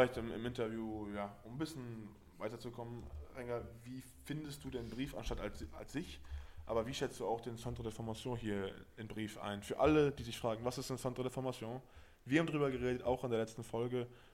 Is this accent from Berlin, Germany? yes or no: yes; Berlin, Germany; moved away as an adult; also born or lived in Paris; ich komme aus Berlin und dann in Paris gelebt, jetzt in Brief zu sein. Das sind 50.000 Einwohner Stadt.